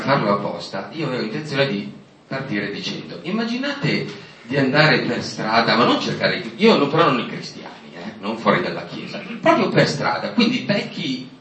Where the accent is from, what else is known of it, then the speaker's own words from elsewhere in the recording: Casteggio, Lombardy, Italy; Ho 40 anni quasi, sono originario di Casteggio, provincia di Pavia, vicino a Voghera.